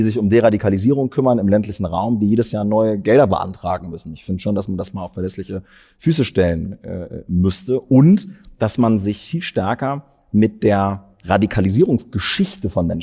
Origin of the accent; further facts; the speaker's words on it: Lower Saxony, Germany; Ich komme ja aus Niedersachsen